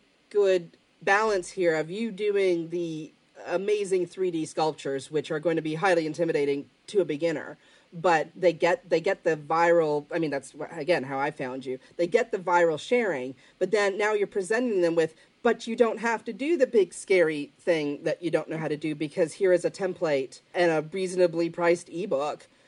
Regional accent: Ontario, Canada; now in England; We have apple trees in our backyard here in England, and I still miss my Macintosh from growing up in Ontario.

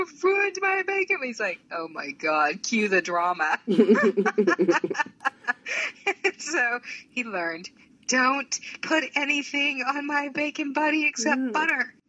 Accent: East of England, United Kingdom; I was raised in Southeast Anglia, so it's probably, you know, something.

